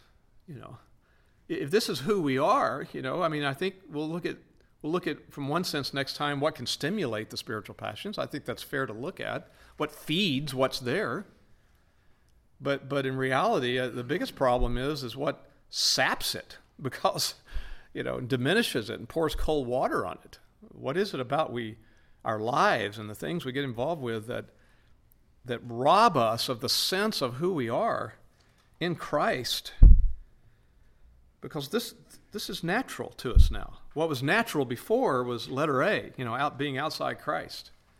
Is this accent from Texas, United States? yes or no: yes; Texas, United States; I come from Texas. We create words when we need them.